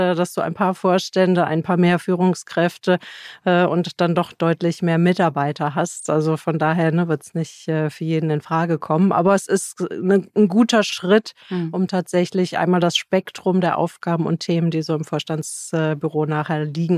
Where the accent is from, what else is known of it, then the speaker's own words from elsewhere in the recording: Cologne, North Rhine-Westphalia, Germany; born there; 55 Jahre, gebürtige Kölnerin